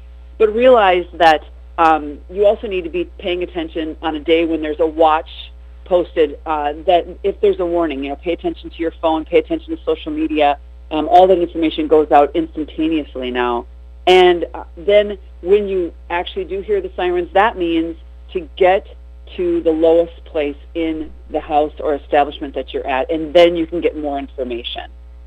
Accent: United States; growing up on the St. Croix River and being outside, I have three brothers and a sister, and I'm pretty much a tomboy

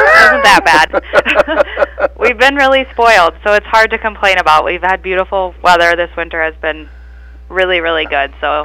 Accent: Ivanhoe, Minnesota, United States; I grew up in the Ivanhoe area, and now my husband and our three boys and myself live down by St. Leo.

